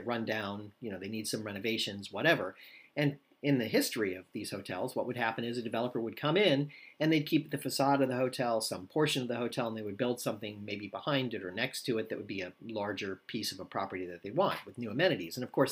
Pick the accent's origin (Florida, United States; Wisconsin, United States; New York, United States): Florida, United States; I grew up in South Florida. I spent a lot of time in Miami Beach.